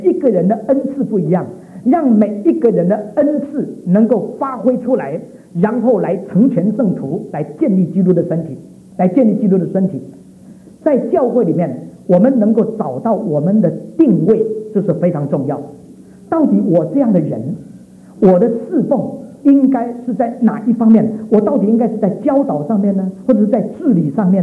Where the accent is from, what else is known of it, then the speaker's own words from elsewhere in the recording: China; 这个日本人在一个公司里面啊，常常一辈子在一个公司里面，我们中国人大概1年就换一个公司。